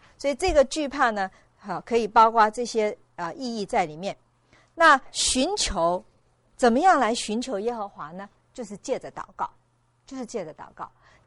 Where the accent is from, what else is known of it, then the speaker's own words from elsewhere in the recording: China; 我们中国人的话是容光焕发啊。